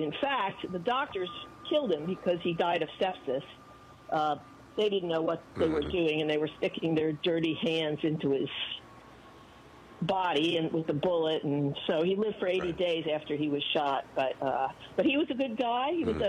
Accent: Long Branch, New Jersey, United States; because I grew up in Long Branch, New Jersey, and that's where he was assassinated.

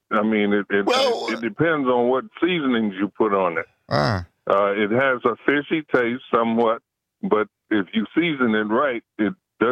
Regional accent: Detroit, Michigan, United States; No, I grew up in Detroit.

